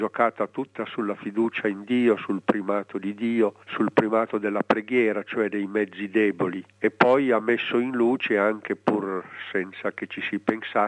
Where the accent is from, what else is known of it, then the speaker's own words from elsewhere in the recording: Turin, Piedmont, Italy; io sono di Torino, quindi non conoscevo Milano